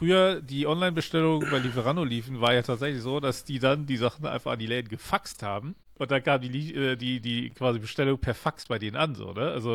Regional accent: Germany; Ich bin Deutscher, ich muss Regeln haben.

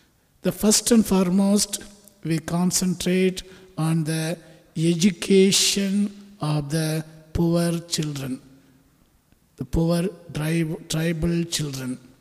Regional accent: South India, India; English is a second language; I am from South India, and my diocese name is also a little longer, difficult to pronounce, Uttagamund.

